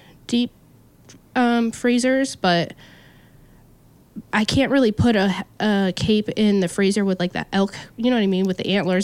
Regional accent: Forest Grove, Oregon, United States; moved away; because I grew up in the Forest Grove area, so the clear cuts and stuff were a lot smaller. I moved down here, a lot bigger country

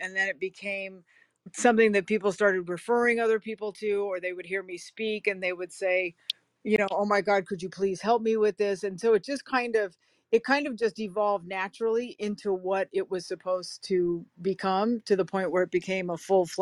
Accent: Hollywood, California, United States; growing up in Hollywood and, being a teenage alcoholic and, growing up in the music business

